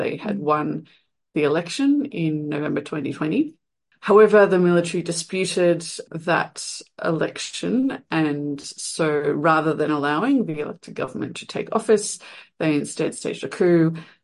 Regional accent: Australia; I'm from Australia. I'm based at the Faculty of Law and Justice at the University of New South Wales, which is in Sydney.

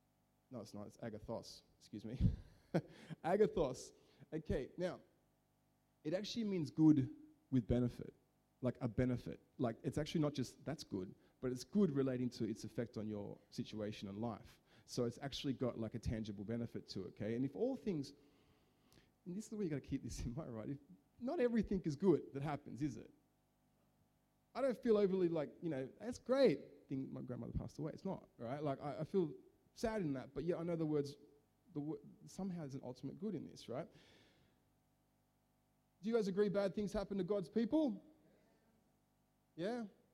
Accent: Liverpool, New South Wales, Australia; Forgive me, I'm an Aussie from Liverpool. I obviously don't speak Greek

